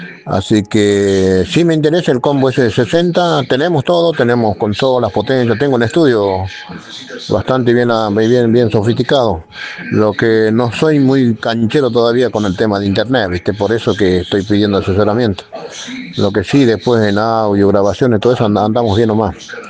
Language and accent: Spanish; Ushuaia, Tierra del Fuego, Argentina; soy de Ushuaia, Tierra del Fuego.